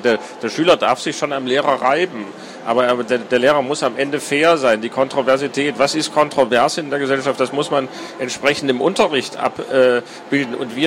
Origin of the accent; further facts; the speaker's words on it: Hesse, Germany; ich komme aus Hessen und bin in den 80er Jahren groß geworden.